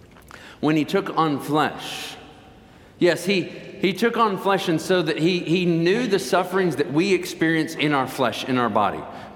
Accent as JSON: {"language": "English", "region": "Tennessee", "country": "United States", "tie": "born or raised there", "said": "Nearly 2 years ago, my mother died, and she was quite well known in my hometown. It was a three-hour visitation in East Tennessee at the church there."}